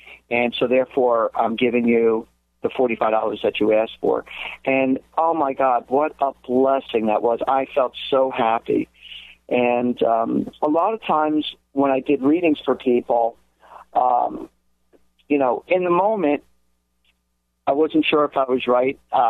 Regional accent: New Jersey, United States; from all the way from New Jersey in my home state

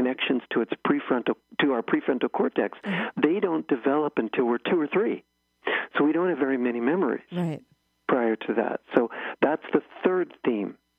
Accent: Pittsburgh, Pennsylvania, United States; accent: Pittsburghese; I'm from Pittsburgh, so I speak Pittsburghese. We don't say our O's and our consonants very well.

